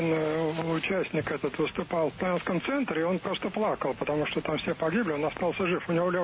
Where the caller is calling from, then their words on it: Moscow, Russia; Из Москвы.